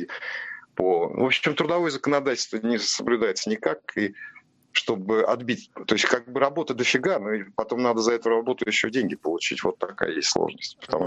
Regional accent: Moscow, Russia; мне в силу того, что я москвич, что мне много лет

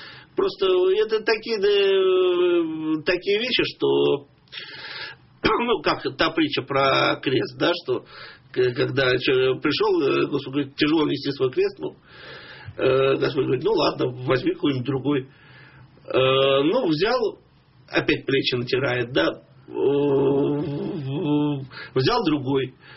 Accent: Moscow, Russia; Я москвич.

